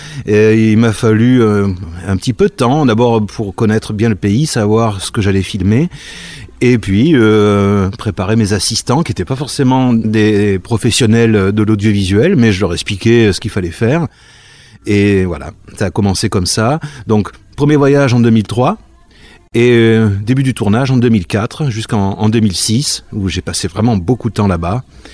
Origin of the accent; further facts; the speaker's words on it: France; lorsqu'on part avec un français, moi je suis français